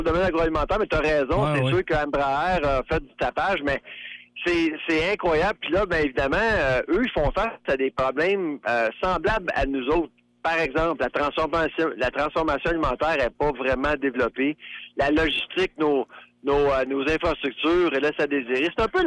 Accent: Canada; en tant que Canadien, je suis seul Canadien sur le programme là pour donner une conférence ici.

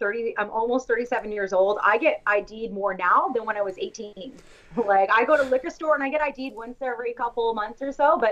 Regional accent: Ottawa, Ontario, Canada; also born or lived in Vancouver, Canada; See, we used to do that when I lived in Ottawa. I was born in Vancouver, but lived high school in Ottawa.

